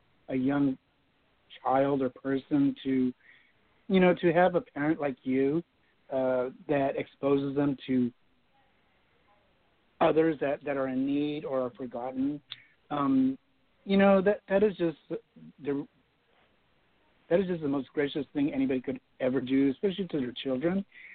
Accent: California, United States; now in Dallas, United States; I mean, I grew up in California, but I love the cold

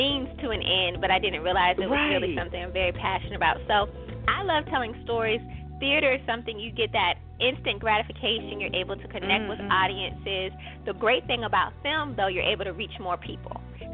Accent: Newport News, Virginia, United States; Absolutely, because I'm from Newport News.

